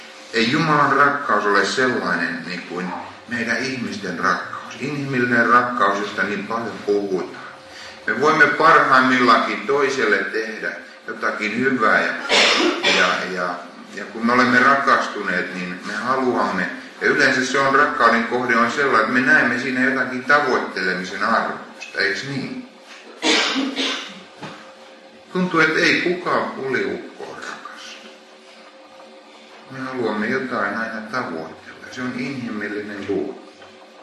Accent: Savo, Finland; born there; Mä olen tuolta Savonmaalta syntyisin. Ja sitten vaimoni kautta tutustuin pohjalaisiin.

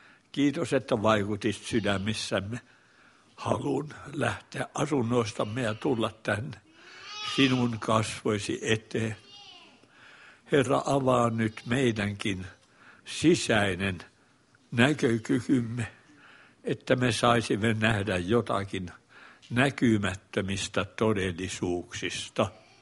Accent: Joensuu, North Karelia, Finland; Olen syntynyt Pohjois-Karjalassa Joensuun kaupungissa perheeseen, jossa jo ennestään oli 8 lasta.

